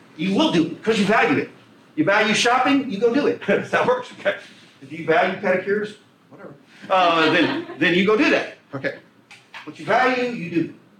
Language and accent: English; Owens Cross Roads, Alabama, United States; I grew up in Owens Cross, Alabama. You can't get there from here. So let's just say Huntsville.